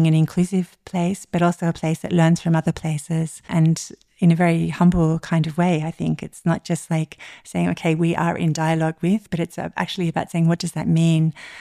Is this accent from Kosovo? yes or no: yes; Kosovo; now in Germany; wouldn't it be beautiful to bring my home country and my new home country, our two home countries in a way